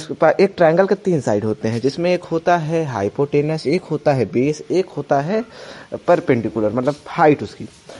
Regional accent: Sultanpur, Uttar Pradesh, India; उससे पहले मैं यूपी स्टेट का रहने वाला हूँ। यूपी स्टेट में मैं जौनपुर ज़िले का हूँ और सुल्तानपुर ग्राम का हूँ।

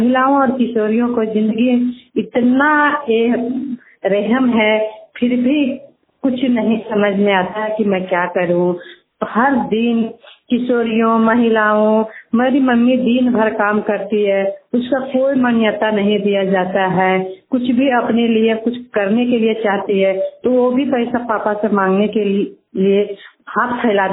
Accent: Ichak, Jharkhand, India; मैं इचाक प्रखंड से हूँ

